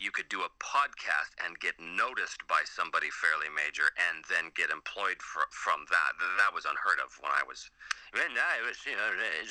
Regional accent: Edmonton, Alberta, Canada; I grew up in Edmonton, Alberta, in Canada, which is in the prairies. So it's a sizable city

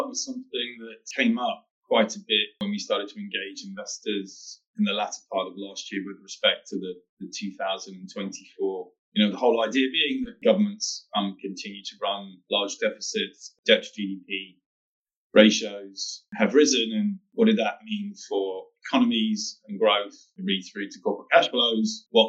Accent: England, United Kingdom; I guess I can get away from saying that as an Englishman

